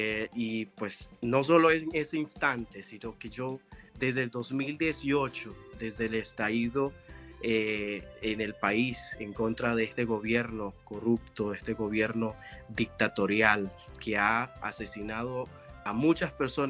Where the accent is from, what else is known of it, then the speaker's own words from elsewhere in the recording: Bilwi, North Caribbean Coast Autonomous Region, Nicaragua; la lucha de mi pueblo, que es Bilwi, y todo lo que comprende las regiones autónomas del Caribe Norte de Nicaragua.